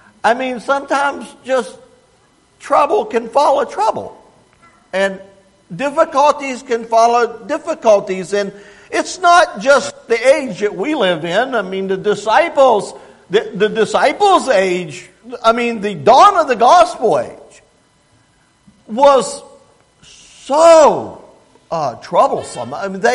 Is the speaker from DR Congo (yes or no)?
no; West Virginia, United States; I grew up in West Virginia, by the way, and I grew up in central West Virginia and spent most of my life in the mountains and around the mountains.